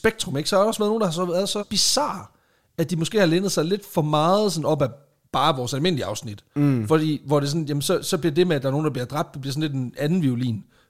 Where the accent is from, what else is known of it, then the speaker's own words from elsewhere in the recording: Region of Southern Denmark, Denmark; Jeg er fra Sønderjylland, men ikke den side af Sønderjylland, okay, så lige slap af et øjeblik.